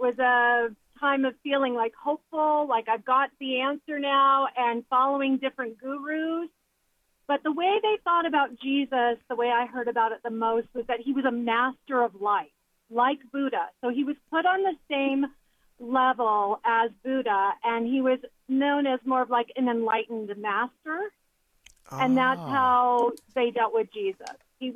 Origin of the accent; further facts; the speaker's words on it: Boulder, Colorado, United States; So I was a cradle Catholic, and I grew up in Boulder, Colorado, which is a very hotbed for all of this kind of New Age and even occult stuff.